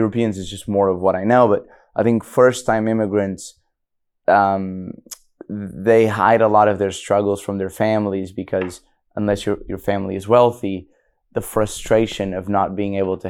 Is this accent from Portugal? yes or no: yes; Portugal; And I didn't think I would be coming back to Portugal. And then I sort of discovered my hometown had changed.